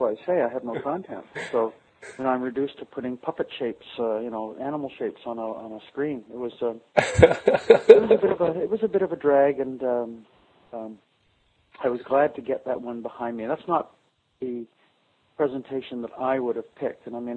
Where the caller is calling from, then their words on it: British Columbia, Canada; I'm in British Columbia.